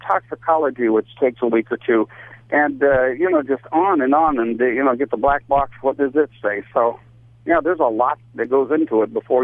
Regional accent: New Hampshire, United States; also born or lived in Richmond / Orlando; now in Minneapolis, United States; I grew up in New Hampshire, and then I was in television in Richmond, Virginia, and Orlando before I got to Minneapolis.

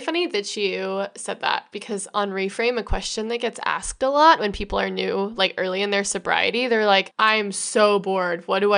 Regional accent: Michigan, United States; She's from Michigan. She's from my home state, Kaylee.

